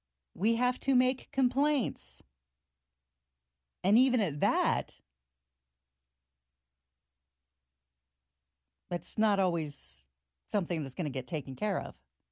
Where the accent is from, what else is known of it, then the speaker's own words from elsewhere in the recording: California, United States; I'm from California. I go to California all the time. Unfortunately, my family is still there. I'm trying to get them over here, but it's tough.